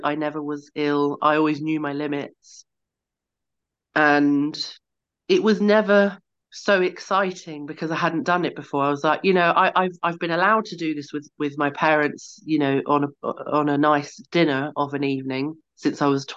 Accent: East of England, United Kingdom; I'm in Hertfordshire in England.

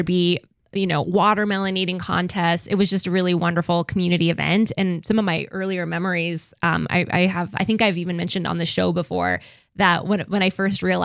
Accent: Sheridan, Wyoming, United States; I grew up in Sheridan

